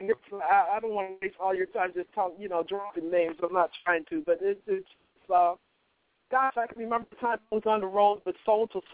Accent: Virginia, United States; also born or lived in New York; because I was born in New York. So I grew up in Virginia, but I was born in New York.

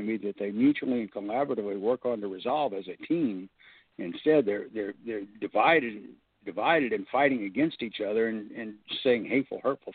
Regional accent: Jacksonville, Florida, United States; I'm starting out in my hometown of Jacksonville.

